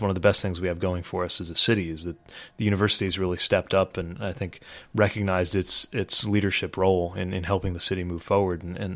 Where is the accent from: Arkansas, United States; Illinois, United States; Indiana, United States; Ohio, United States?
Indiana, United States; South Bend; Yeah, I mean, it's a great town. It's a great place to grow up.